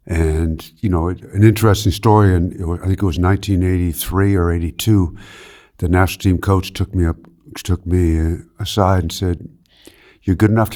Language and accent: English; Canada; And growing up in Canada, that's what we do. We play hockey.